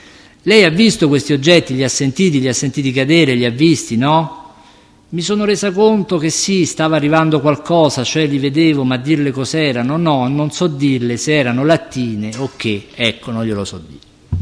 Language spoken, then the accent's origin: Italian; Rome, Lazio, Italy; non lo dico perché sono romano